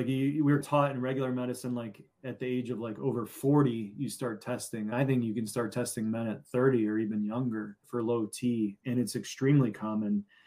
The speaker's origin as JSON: {"language": "English", "town": "Chicago", "region": "Illinois", "country": "United States", "tie": "born or raised there", "said": "I grew up in Chicago in the 90s, so I play basketball."}